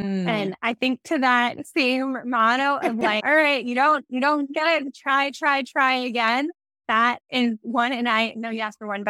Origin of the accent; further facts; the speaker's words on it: California, United States; I think especially growing up in the Bay Area, you think of those as being very polarity.